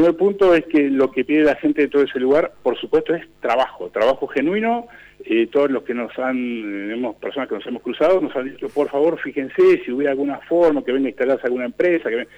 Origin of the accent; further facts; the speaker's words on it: Argentina; creo yo como argentino tenemos es que este país no te da garantía de nada